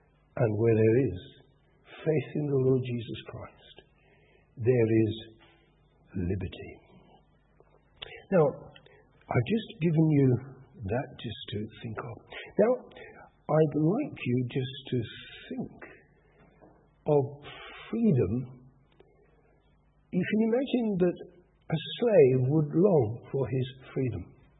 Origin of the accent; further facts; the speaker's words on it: London, United Kingdom; Now, I grew up in the war years. From the ages of 5 till 10, I grew up in London, except when I was evacuated in the war years.